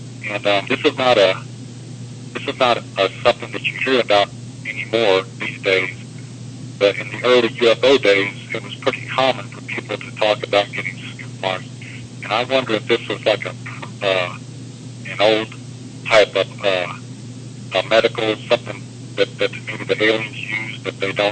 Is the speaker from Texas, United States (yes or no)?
no; Florida, United States; When I was a young man, early 60s, I grew up in Florida.